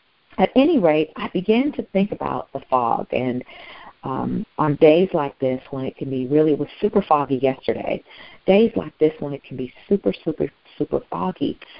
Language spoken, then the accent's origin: English; San Francisco, California, United States; Now, I'm from San Francisco, born and raised